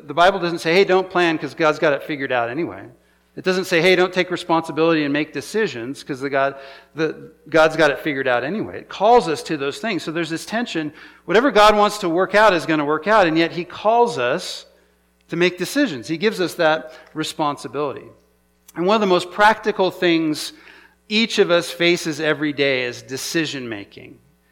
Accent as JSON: {"language": "English", "town": "Prineville", "region": "Oregon", "country": "United States", "tie": "born or raised there", "said": "actually Carrie and I grew up in Prineville. This was our hometown from when we were very young."}